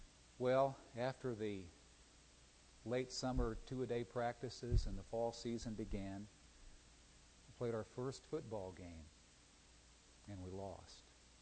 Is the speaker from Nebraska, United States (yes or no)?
yes; Nebraska, United States; now in Oklahoma City, United States; Let me preface the story with the fact that I grew up in Nebraska